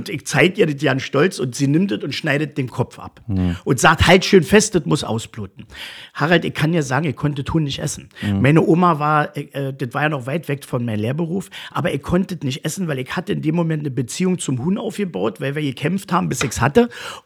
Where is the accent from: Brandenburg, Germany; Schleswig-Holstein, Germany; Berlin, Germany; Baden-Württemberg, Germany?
Berlin, Germany; ich bin ja in Neukölln groß geworden, habe ich gesagt, das war in der Siegfriedstraße.